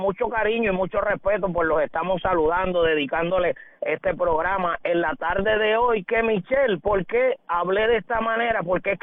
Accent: Puerto Rico

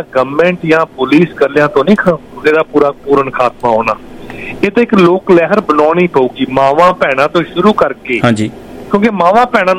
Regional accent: Punjab, India; now in Canada; ਮੈਂ ਪੰਜਾਬ ਦਾ ਜੰਮਪਲ ਹੈ ਜੀ.

